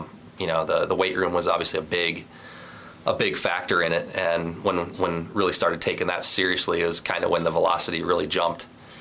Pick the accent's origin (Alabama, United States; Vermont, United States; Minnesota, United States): Minnesota, United States; Randolph; Yeah, 500's being generous, to be honest with you. I just grew up